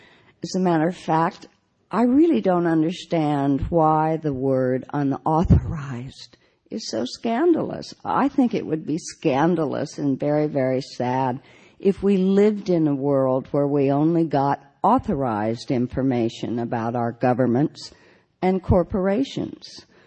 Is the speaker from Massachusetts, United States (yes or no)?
no; Washington, District of Columbia, United States; I'm from Washington, D.C.